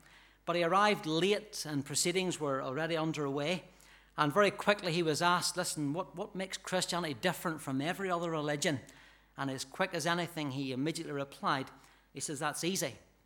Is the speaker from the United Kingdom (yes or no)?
yes; Ballymena, Northern Ireland, United Kingdom; accent: broad; hopefully my accent's not as pronounced as it was. It used to be quite broad, being from just outside Ballymena, and there was a lady after church that day asked me what part of Scotland I was from.